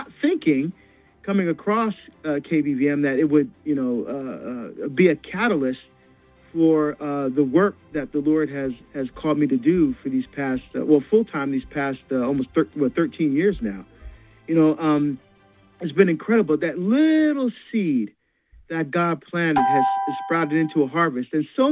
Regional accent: New Jersey, United States; now in Oregon, United States; Well, I grew up in New Jersey, right, in the East Coast. Lots of Catholics there, but no Catholic radio when I was growing up at all. And I come to Oregon, my wife is from here, which is why I'm here

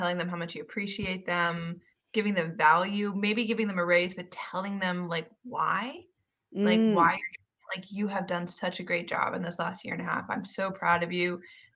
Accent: United States; So personally, I am an American, right?

